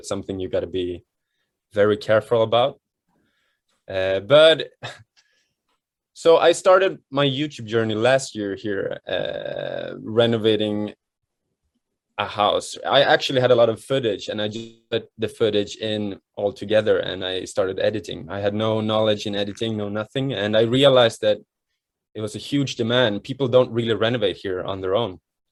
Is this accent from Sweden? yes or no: yes; Sweden; I'm born and raised in Sweden. I have two younger sisters